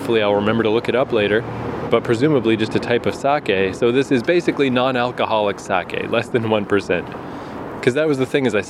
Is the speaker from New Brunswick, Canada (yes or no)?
yes; New Brunswick, Canada; You know, I'm always saying, like, I grew up on the St. John River in New Brunswick.